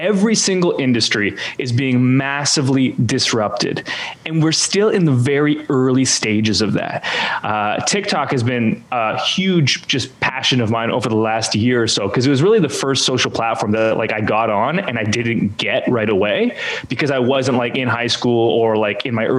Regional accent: Canada; also born or lived in Edmonton; I am Canadian. I live in currently basically as far south as you can go in the country.

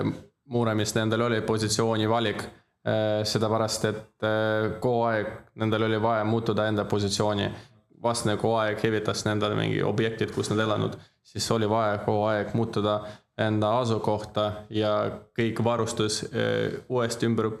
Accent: Ukraine; Estonian is a second language; seda pärast, et oleme niimoodi ukrainlased, see on selline rahvus

